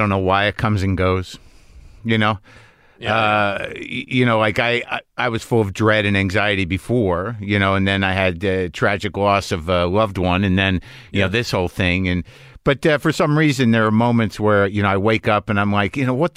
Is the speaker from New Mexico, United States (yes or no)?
yes; New Mexico, United States; I was brought up conservative Jew in New Mexico. I come from New Jersey Jews.